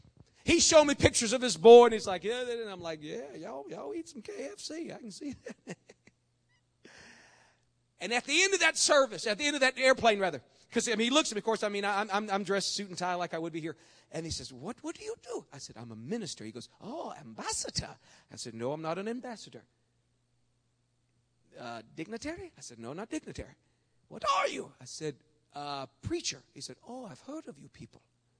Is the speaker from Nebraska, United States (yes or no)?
no; Kentucky, United States; I'm not related to the man, but I just feel a little bit of dignity just knowing I'm from Kentucky, you know.